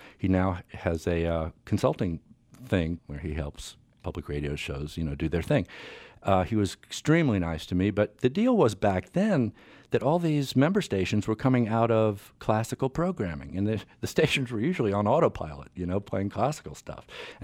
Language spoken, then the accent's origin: English; Norfolk, Virginia, United States; that piano, by the way, still is sitting in the lobby of my hometown member station, WHRV, in Norfolk